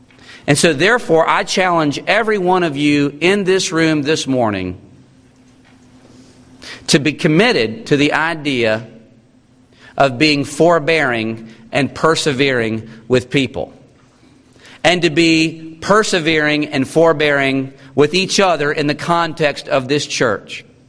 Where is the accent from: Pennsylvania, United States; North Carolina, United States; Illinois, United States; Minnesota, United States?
North Carolina, United States; I'm from North Carolina, I don't know all my Texas geography.